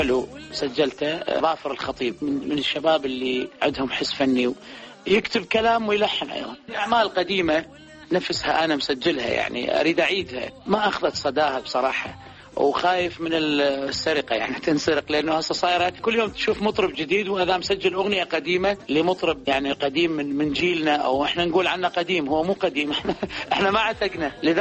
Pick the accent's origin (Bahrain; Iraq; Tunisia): Iraq; ونتمنى أنه يجمعنا بلدنا ونشتم هوا العراق الطيب، ونغني بالعراق أغانينا اللي إحنا نحبها بلهجتنا اللي نحبها